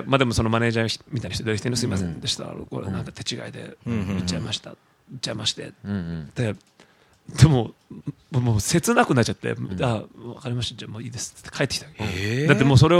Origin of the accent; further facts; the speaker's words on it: Tokyo, Japan; 僕も東京出身で